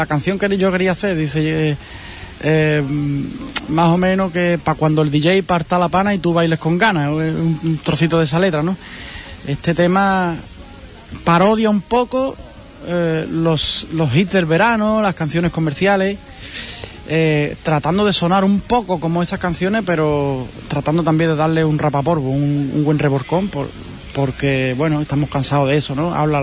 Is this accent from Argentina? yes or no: no; Castillejo, Spain; yo soy de Castillejo, que estamos a 20 o 30 kilómetros de Portugal y tenemos muchas palabras del portugués